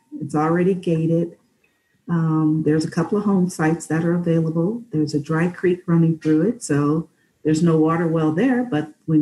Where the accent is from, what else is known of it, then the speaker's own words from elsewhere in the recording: Marin City, California, United States; also born or lived in Rohnert Park, California; I grew up in Northern California, originally from Marin City, California. My family moved into Rohnert Park in the 1970s.